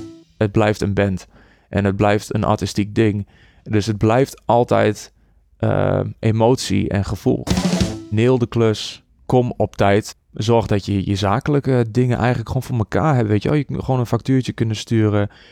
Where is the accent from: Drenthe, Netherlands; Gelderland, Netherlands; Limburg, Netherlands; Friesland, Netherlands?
Gelderland, Netherlands; Borculo; Ik kom uit Borculo. Daar ben ik opgegroeid. Daarna ben ik conservatorium gaan doen in Enschede, popacademie.